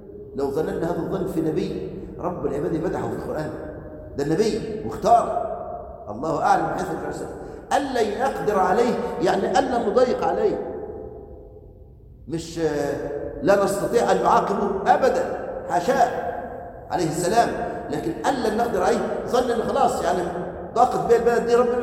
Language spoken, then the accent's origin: Arabic; Egypt; الله يرحم أحد أخواننا الدعاء كان مرة عندنا في مصر